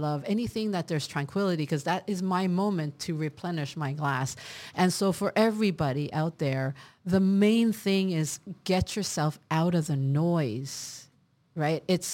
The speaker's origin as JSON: {"language": "English", "town": "Montreal", "region": "Quebec", "country": "Canada", "tie": "born or raised there", "also_born_or_lived": "Hong Kong", "moved": "yes", "lives_now": "Singapore", "said": "I mean, I grew up in the city. I've never even been to a country. Then I moved from Montreal to Hong Kong, which is 4 times worse in energy. And then I lived in Singapore."}